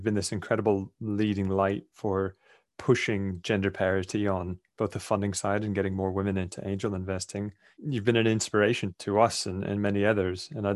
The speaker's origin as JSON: {"language": "English", "country": "United States", "tie": "born or raised there", "said": "I've read neither growing up in the American system."}